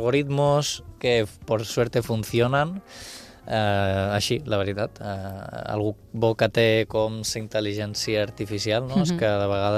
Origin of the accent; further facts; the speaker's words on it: Balearic Islands, Spain; accent: Ibizan; no sé si entenen el meu accent ibisanc